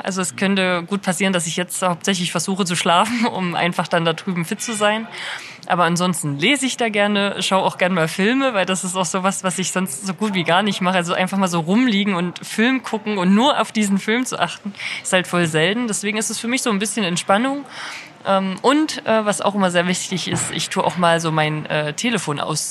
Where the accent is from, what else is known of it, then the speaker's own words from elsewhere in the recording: Buchholz, Saxony, Germany; Also ich bin in Buchholz aufgewachsen und da auch zur Grundschule gegangen und habe einen 5 Jahre älteren Bruder.